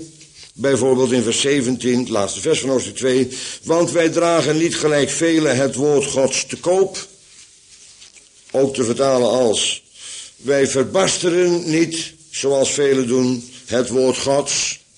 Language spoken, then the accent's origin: Dutch; Bodegraven, South Holland, Netherlands; ik kom uit Bodegraven, dus spreek mij aan. Kaas, de lucht van kaas grootgebracht, dus dat spreekt mij wel aan.